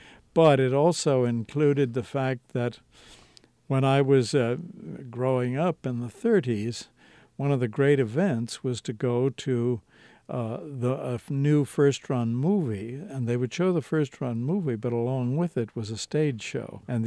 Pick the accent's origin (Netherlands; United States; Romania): United States; Cleveland, Ohio; Well, my first attempts came out of the fact that I came from Cleveland, Ohio.